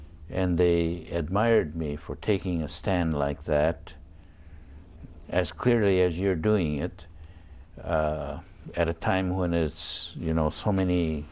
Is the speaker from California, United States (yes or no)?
yes; Los Angeles, California, United States; We're from Terminal Island in Los Angeles Harbor, and we were one of the first to be moved, and so we were one of the first to come to Tule Lake.